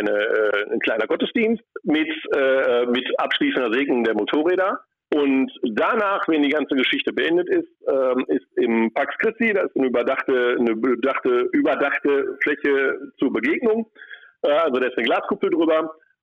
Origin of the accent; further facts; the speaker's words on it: Kevelaer, North Rhine-Westphalia, Germany; ich bin also gebürtiger Kevelarer